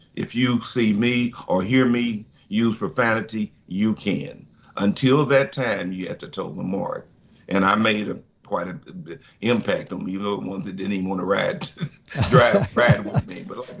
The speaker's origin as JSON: {"language": "English", "region": "Missouri", "country": "United States", "said": "and because I'm from Missouri, which is a red state"}